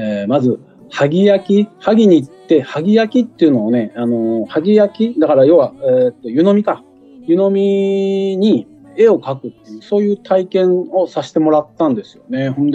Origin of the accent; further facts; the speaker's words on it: Kanda, Fukuoka, Japan; 私福岡県出身なんで、小中高はね、福岡県で過ごしました。福岡県のね、北九州に近いね、神田町ってとこですね。